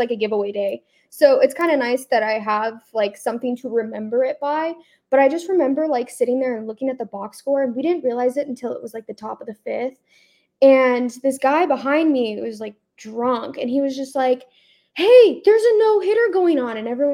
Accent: Redlands, California, United States; I'm from Redlands.

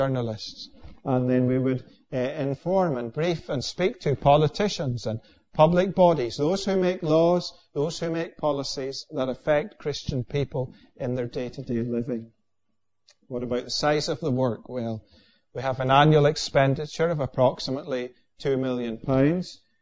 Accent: Scotland, United Kingdom; now in Northern Ireland, United Kingdom; I am not originally from Northern Ireland. I grew up in the east coast of Scotland

